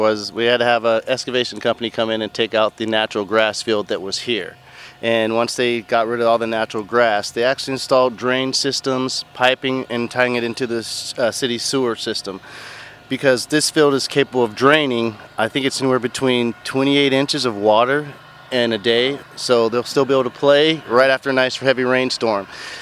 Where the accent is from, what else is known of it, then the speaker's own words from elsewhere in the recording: Eugene, Oregon, United States; I am from Eugene, Oregon. I'm an Oregon Duck.